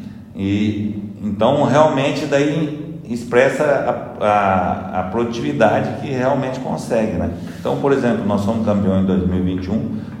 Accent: Paraná, Brazil; nós somos do norte do Paraná, inclusive tem 4 no norte do Paraná que são produtores, a vida inteira fomos produtores, netos de produtores

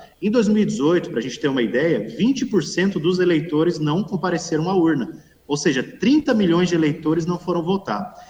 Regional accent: Brazil; nós somos brasileiros, nós reclamamos muito dos nossos representantes

